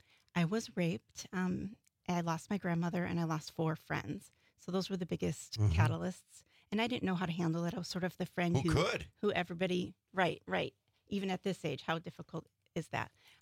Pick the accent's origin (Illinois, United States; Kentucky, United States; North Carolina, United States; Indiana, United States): Illinois, United States; No, it was in Illinois, about 10 minutes from the Wisconsin border.